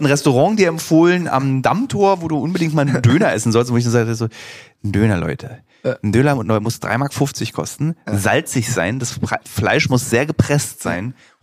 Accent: Berlin, Germany; wenn ich von Berlin sagen würde, von meiner Heimatstadt

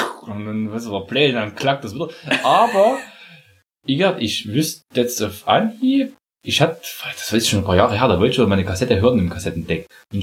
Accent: Saxony, Germany; wir kommen aus der Zone aus Sachsen.

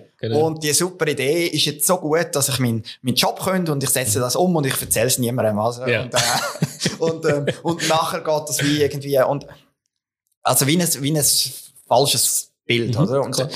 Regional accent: Lucerne, Switzerland; Also ich bin ja da zu Luzern. Ich bin ein Bergbub von der Umgebung. Ich bin aufgewachsen auf der Rigi.

